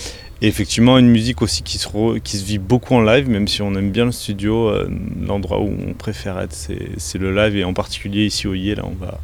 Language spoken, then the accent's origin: French; France; Et c'est nous ce qu'on est, nous on est des Français